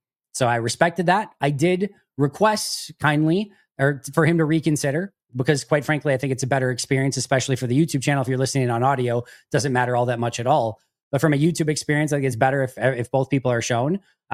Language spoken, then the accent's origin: English; Green Bay, Wisconsin, United States; I grew up I grew up in Green Bay, Wisconsin, about 15 minutes-ish from Lambeau Field. My parents had season tickets.